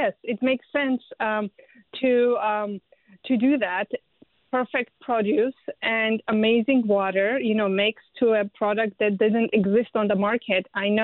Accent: Yerevan, Armenia; I'm from Yerevan as well. I'm a Yerevanci, typical Yerevanci

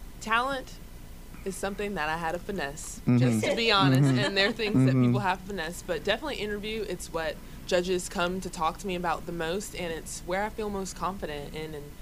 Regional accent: Illinois, United States; moved away; also born or lived in South Carolina; I'm originally from Illinois, and I most recently moved from Columbia, South Carolina.

